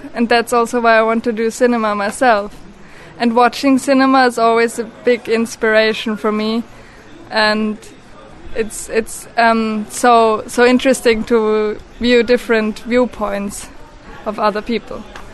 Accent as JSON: {"language": "English", "country": "Austria", "second_language": "English", "said": "I come from Austria and I'm 20 years old."}